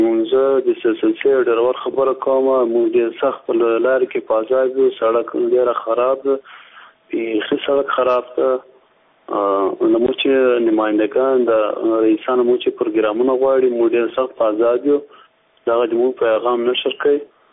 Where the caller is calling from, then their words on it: Kandahar, Afghanistan; زه د کندهار تماس کښې یم